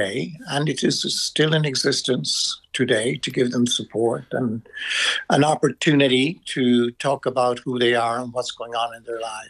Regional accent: Ireland; moved away as an adult; now in United Kingdom; it's an honour that being Irish, because being Irish wasn't always easy here. And particularly when I came here about 30 years ago

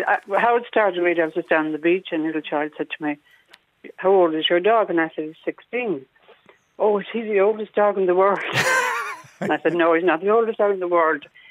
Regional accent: Dublin, Leinster, Ireland; moved away as an adult; now in West Cork, Ireland; I'm actually originally from Dublin myself

